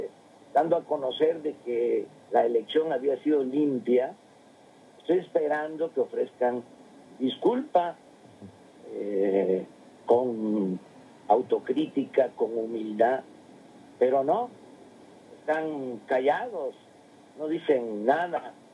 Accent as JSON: {"language": "Spanish", "country": "Mexico", "said": "Yo estoy, como muchos mexicanos, harto del PRI"}